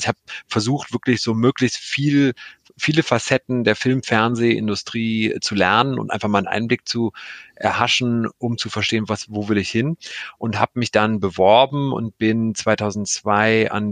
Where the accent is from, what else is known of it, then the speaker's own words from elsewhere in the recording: Cologne, North Rhine-Westphalia, Germany; das war damals dann in Köln, ich komme ja aus Köln